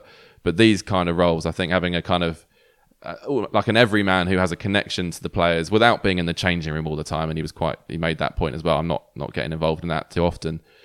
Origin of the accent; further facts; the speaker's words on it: Canterbury, South East England, United Kingdom; I grew up in Canterbury. It's a very small place. There's only so many places you can go out.